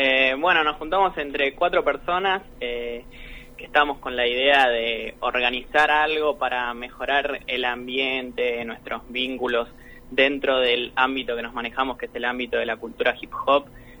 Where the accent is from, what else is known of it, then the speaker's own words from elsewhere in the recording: Buenos Aires, Argentina; Nosotros somos todos de Buenos Aires